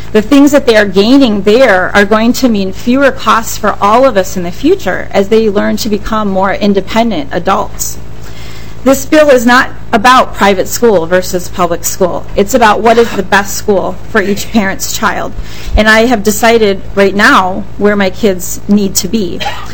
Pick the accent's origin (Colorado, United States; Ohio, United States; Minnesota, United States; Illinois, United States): Minnesota, United States; Eden Prairie; I'm from Eden Prairie.